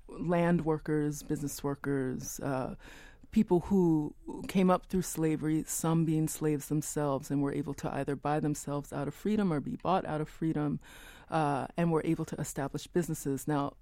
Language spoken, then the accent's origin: English; Chicago, Illinois, United States; born there; That definitely were part of the Great Migration. It's why I was born in Chicago